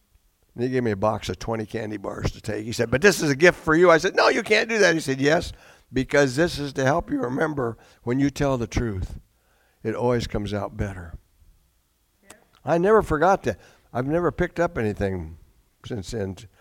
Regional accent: Iowa, United States; I grew up in Iowa, and I liked growing up in there. I really did. It was good growing up in Iowa.

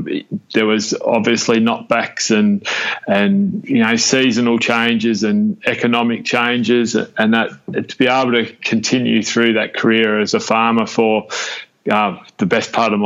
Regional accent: Melbourne, Victoria, Australia; I was born and bred in Melbourne, Victoria, Australia. And my mum and dad were small business owners, and we moved around a fair bit

